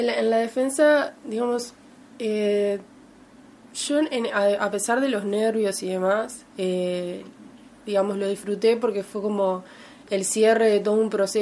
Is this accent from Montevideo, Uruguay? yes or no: no; Salto, Uruguay; considerando, digamos, que la carrera arrancó en Salto, yo soy de Salto